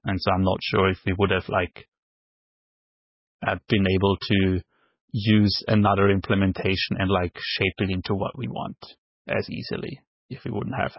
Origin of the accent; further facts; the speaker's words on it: Vienna, Austria; English is a second language; So I grew up in Austria, actually, and studied computer science in Vienna.